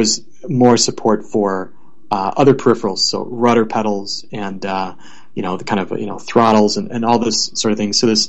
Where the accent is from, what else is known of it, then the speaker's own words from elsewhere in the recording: Chicago, Illinois, United States; I'm actually from the Chicago area.